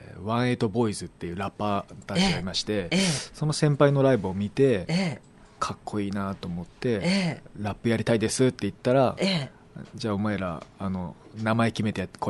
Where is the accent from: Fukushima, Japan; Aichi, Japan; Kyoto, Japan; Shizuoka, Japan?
Aichi, Japan; Komaki; 僕が地元が愛知県小牧市なんですけど、